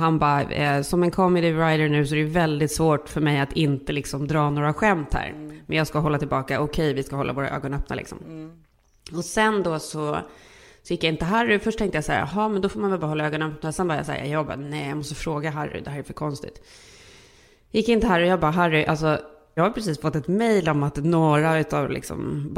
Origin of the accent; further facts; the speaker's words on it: Sweden; vi är ju svenskar så vi vet ju